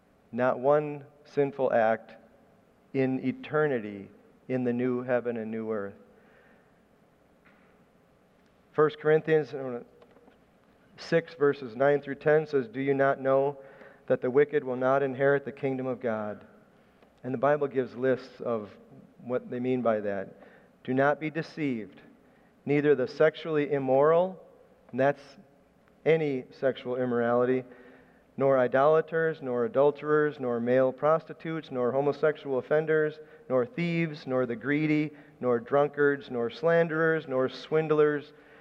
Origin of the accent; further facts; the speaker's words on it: United States; born there; Well, you know, I was born in America, so I'm a Christian, right?